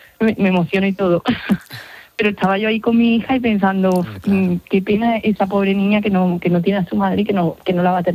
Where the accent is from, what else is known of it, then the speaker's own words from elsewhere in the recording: Córdoba, Andalusia, Spain; yo soy aquí de Córdoba, evidentemente pues toda la tragedia pues nos marcó muchísimo a las personas aquí.